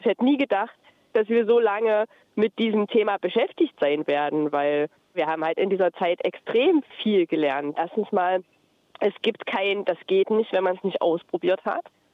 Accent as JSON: {"language": "German", "region": "Thuringia", "country": "Germany", "said": "Anne, Johannes und ich, wir kommen tatsächlich aus Thüringen, aus der Gegend sozusagen."}